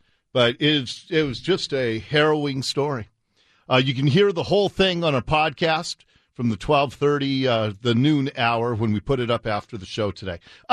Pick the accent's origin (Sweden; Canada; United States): Canada; I'm a Canadian